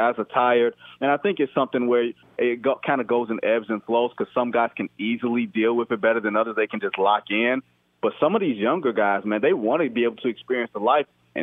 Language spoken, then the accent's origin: English; Detroit, Michigan, United States; I'm a kid from Motown